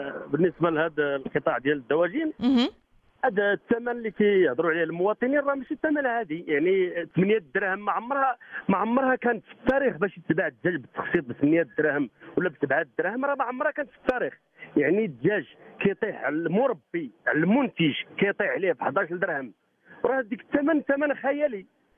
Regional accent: Morocco; ما غاديش نلقاو حتى شي منتج كاين عندنا في المغرب

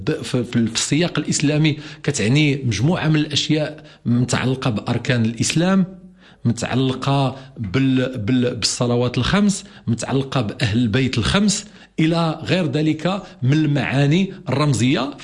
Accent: Morocco

